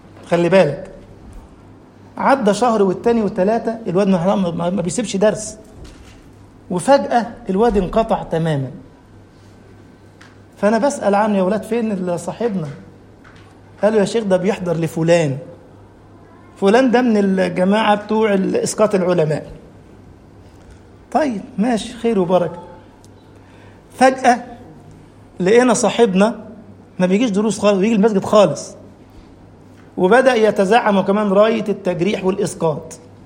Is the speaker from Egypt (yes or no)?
yes; Egypt; كنت بدرس في مسجد في مدينة اسمها دار السلام عندنا في مصر